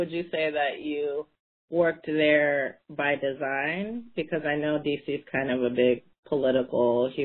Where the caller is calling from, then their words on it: Brooklyn, New York, United States; I'm calling from Brooklyn, my apartment.